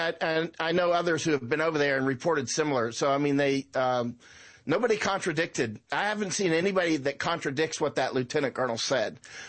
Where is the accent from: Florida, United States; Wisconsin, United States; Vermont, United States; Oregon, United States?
Florida, United States; I was raised in the Christian Zionist environment in Florida, right?